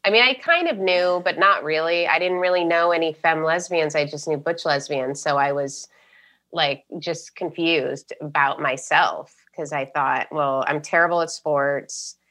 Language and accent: English; Ohio, United States; I've always had like a sunny disposition and I am from Ohio